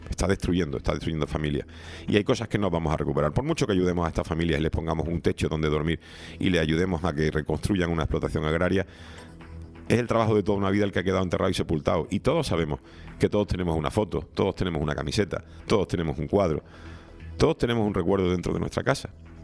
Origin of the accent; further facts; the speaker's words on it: Canary Islands, Spain; me alegra de que nos apoye como canario